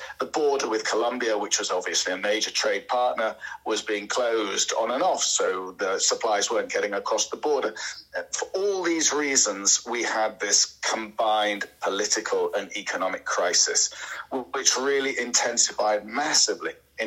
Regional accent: Manchester, North West England, United Kingdom; also born or lived in Argentina; I'm originally from Manchester in the north of England, but I have been working on Latin America now since I was a journalist in Argentina in the late 1990s.

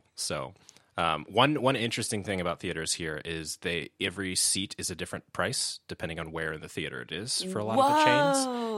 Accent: Chicago, Illinois, United States; now in London, United Kingdom; In my head, I was almost like … from Chicago.

